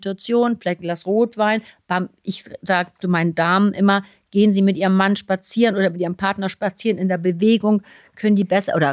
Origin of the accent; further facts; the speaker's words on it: Hamburg, Germany; ich komme hier aus Hamburg